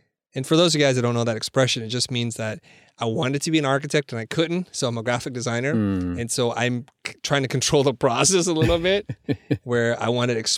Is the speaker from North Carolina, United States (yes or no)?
no; San Jose, California, United States; While I was growing up in San Jose, and I didn't have a lot of exposure to art